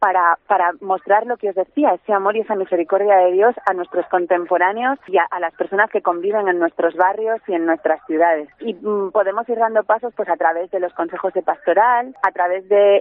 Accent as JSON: {"language": "Spanish", "region": "Galicia", "country": "Spain", "said": "volver a mi tierra, a Galicia"}